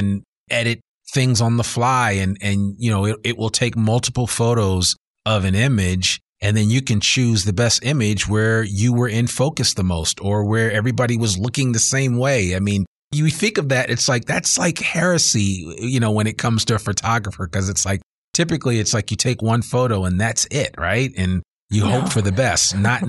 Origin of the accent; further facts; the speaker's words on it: Teaneck, New Jersey, United States; I know what it feels like when I look at pictures of my hometown of Teaneck, New Jersey